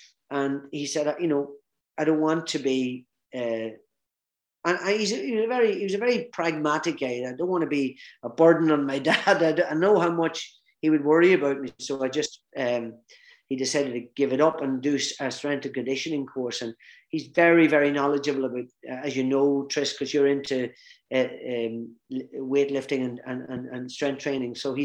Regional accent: Northern Ireland, United Kingdom; my home country and helped in the way we did to bring peace, even for, you know, several nights throughout the Troubles

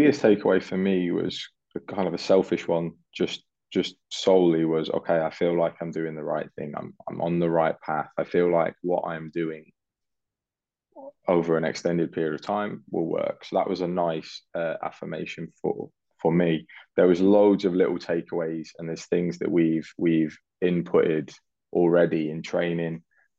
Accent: England, United Kingdom; I'm English

